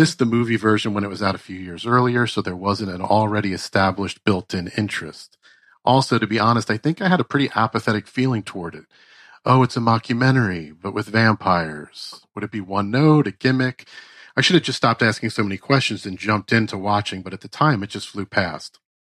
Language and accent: English; New Jersey, United States; a show set around where I grew up in New Jersey.